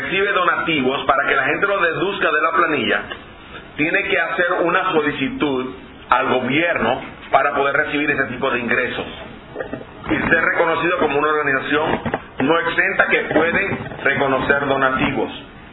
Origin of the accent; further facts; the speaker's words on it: Puerto Rico; En mi país es ley, en Puerto Rico es ley.